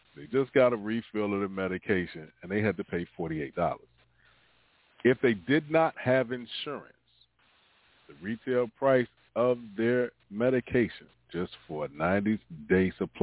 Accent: the South, United States; I grew up in the South. I live in the North now

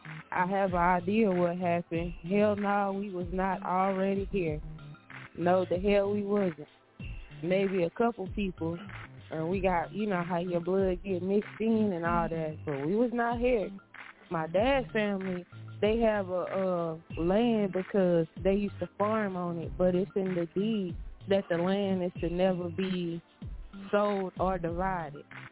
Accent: Texas, United States; And I said, no, I'm from Texas.

